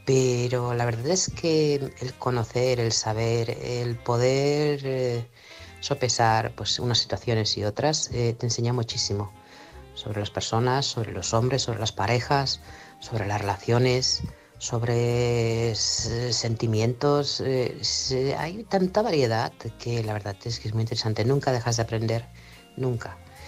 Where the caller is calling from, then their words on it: Manresa, Catalonia, Spain; de Manresa, Barcelona.